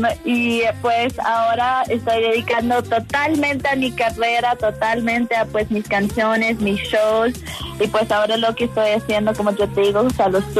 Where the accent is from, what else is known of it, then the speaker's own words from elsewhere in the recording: United States; moved away as an adult; now in Latin America; yo soy latina, pero yo nací en Estados Unidos y pues yo he vivido toda mi vida en Estados Unidos, solo hace 3 años que vivo acá en Latinoamérica.